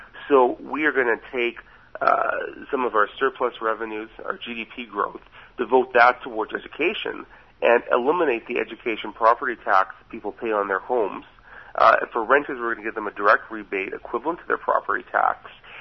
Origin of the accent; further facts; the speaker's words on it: Saskatoon, Saskatchewan, Canada; In Saskatoon, my hometown, in the last year, housing prices have doubled.